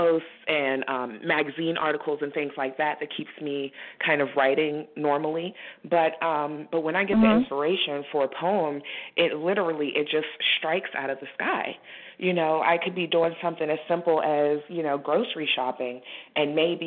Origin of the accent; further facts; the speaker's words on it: Washington, District of Columbia, United States; I'm born and raised in Washington, D.C.